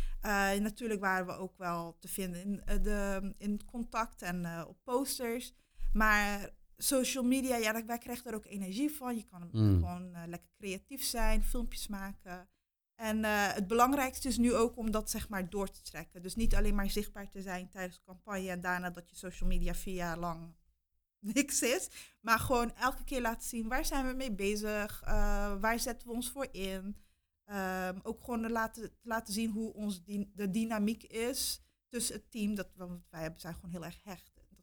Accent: Capelle aan den IJssel, South Holland, Netherlands; vooral in wijken zoals waar ik vandaan kom, Schollevaar.

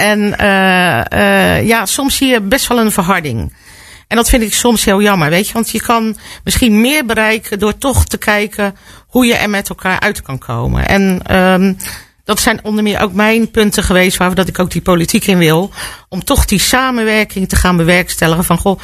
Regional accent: Rotterdam, South Holland, Netherlands; born there; Ik ben op Rotterdam-Zuid geboren.

